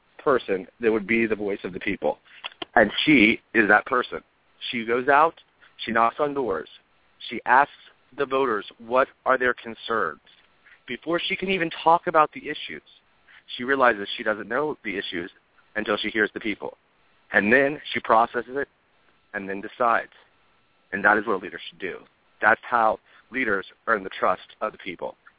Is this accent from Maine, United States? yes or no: no; Orlando, Florida, United States; I grew up here in Orlando from the time I was very young